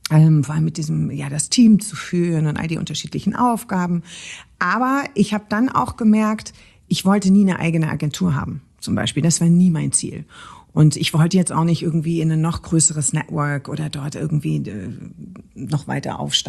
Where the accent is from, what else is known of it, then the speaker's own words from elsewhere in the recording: Radolfzell, Baden-Württemberg, Germany; also born or lived in Konstanz; Nee, aber ich komme vom Bodensee.